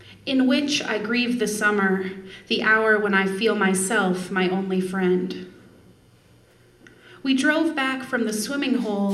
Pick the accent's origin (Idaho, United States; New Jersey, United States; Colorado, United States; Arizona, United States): Idaho, United States; I was really kind of obsessed with where I grew up in Idaho, and I really missed it a lot and missed being in the Northwest.